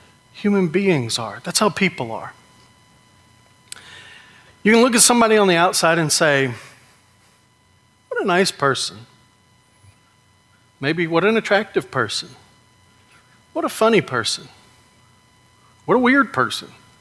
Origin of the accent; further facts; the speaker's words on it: Georgia, United States; also born or lived in Virginia / Tennessee; I grew up in Georgia. I lived in Virginia and then moved to Tennessee.